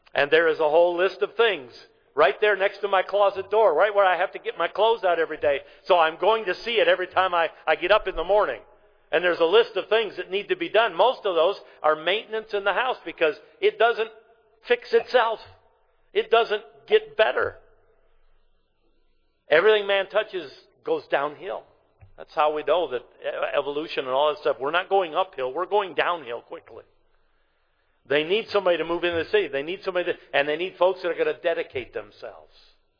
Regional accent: Livonia, Michigan, United States; I was raised in Livonia, right outside of Detroit. Back then in the 1970s, it was 100,000 people.

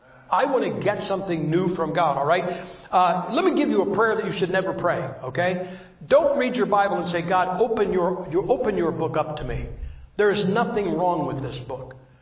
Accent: Ohio, United States; You know, I'm born and raised in Ohio. If people say this in Ohio, it's really not true.

